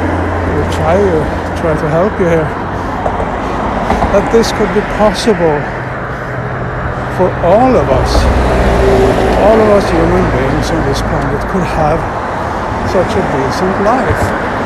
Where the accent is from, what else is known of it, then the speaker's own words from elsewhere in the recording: Sweden; English is a second language; because that's what I grew up with here in Sweden.